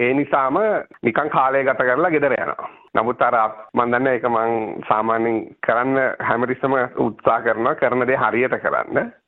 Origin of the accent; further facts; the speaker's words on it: Hambantota, Southern Province, Sri Lanka; also born or lived in Galle; මම ලංකාවේ ඉපදුනේ හම්බන්තොට. මම මුලින්ම අධ්‍යාපනය ලැබුවා හම්බන්තොට ශාන්ත මේරි මහාවිද්‍යාලයෙන්. ඊට පස්සේ වැඩිදුර අධ්‍යාපනය සඳහා ගාල්ල රිච්මන්ඩ් විද්‍යාලයට ආවා.